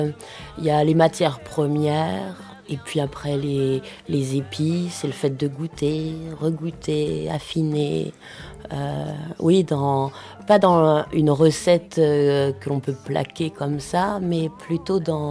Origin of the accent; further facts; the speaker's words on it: Brun-sur-Othion, France; J'ai toujours vécu qu'ici. Je suis née à Brun-sur-Othion.